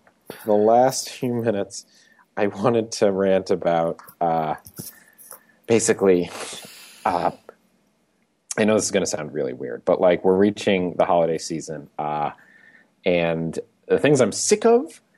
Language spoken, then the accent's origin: English; Illinois, United States; Big Ten state is Michigan, so I'm from Illinois.